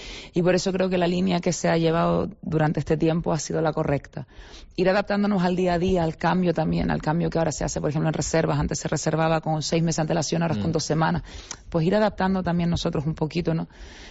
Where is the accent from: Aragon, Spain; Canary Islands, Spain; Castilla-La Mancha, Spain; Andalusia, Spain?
Canary Islands, Spain; Y la cómo somos los canarios, pues también influye muchísimo también.